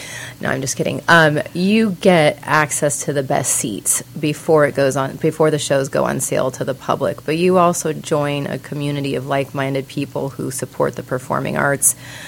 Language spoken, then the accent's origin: English; South Bend, Indiana, United States; now in Florida, United States; I'm born and raised in South Bend, Indiana. Mm-hmm. I came to Florida. My entree to Florida was Tampa.